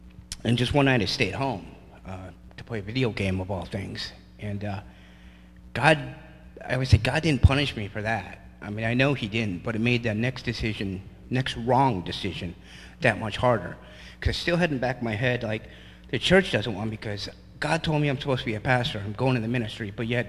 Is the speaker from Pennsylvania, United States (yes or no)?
yes; Dallas, Pennsylvania, United States; As you said … from Dallas, Pennsylvania. Just don't hold the Cowboys against me. Just next year. Near Scranton.